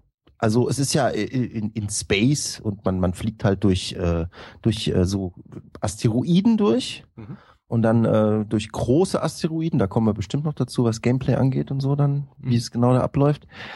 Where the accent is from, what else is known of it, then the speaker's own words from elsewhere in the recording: Frankfurt, Hesse, Germany; Und ich komme aus Frankfurt